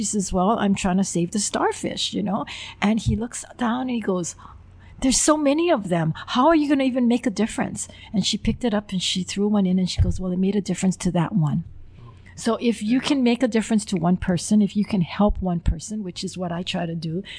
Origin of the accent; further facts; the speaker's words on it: Honolulu, Hawaii, United States; I grew up in Kalipalama, but I have relatives that live in the valley, and I represent the valley area